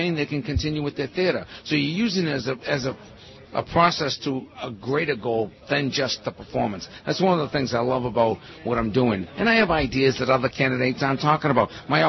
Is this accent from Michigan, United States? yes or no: no; Massachusetts, United States; I am from Massachusetts, and I'm proud. I'm from the land of the pilgrims, okay? I'm from the land of the revolution.